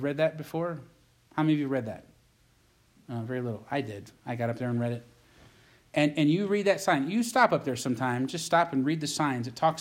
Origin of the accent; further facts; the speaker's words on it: East Coast, United States; now in Butte, United States; We have, and back where I grew up on the East Coast, we have Baptist churches on every corner.